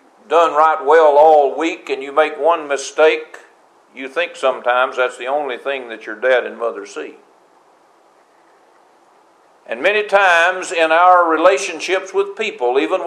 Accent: Tennessee, United States; Next to the area where I grew up in Middle Tennessee, the Shenandoah Valley of Virginia is one of the prettiest places I've ever seen.

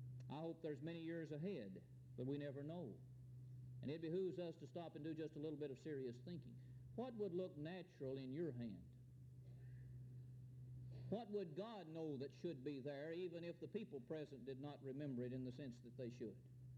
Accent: Gainesboro, Tennessee, United States; one of which is the youth minister in my hometown of Gainesboro.

